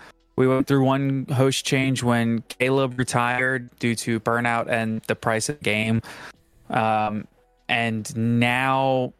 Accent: New Orleans, Louisiana, United States; Listen, I grew up in New Orleans. I feel that. We have literal parties at funerals.

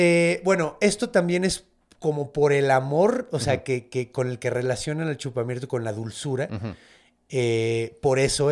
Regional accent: Mexico; Pues, carnal, soy mexicano, güey.

